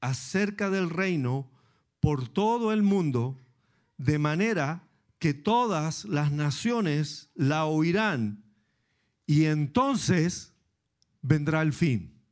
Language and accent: Spanish; Chile; Pero, aun cuando hemos tenido terremotos tremendos, 1906 en mi país, ¿no? En Chile, 1937, 1960, 1985.